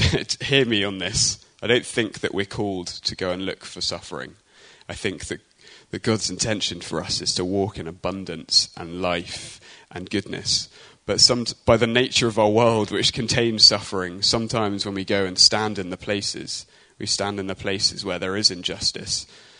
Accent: Basingstoke, South East England, United Kingdom; I'm from Basingstoke, and it reminded me of the Basingstoke riots.

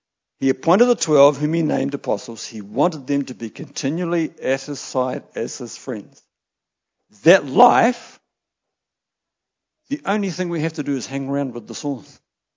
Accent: New Plymouth, Taranaki, New Zealand; Now, I grew up in New Plymouth, 27 years, lived there.

